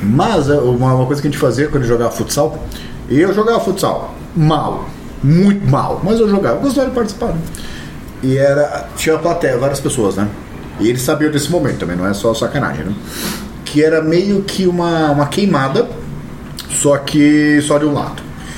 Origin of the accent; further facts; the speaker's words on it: São Vicente, São Paulo, Brazil; born there; Eu nasci numa São Vicente diferente, era mais selvagem, tinha as vans, né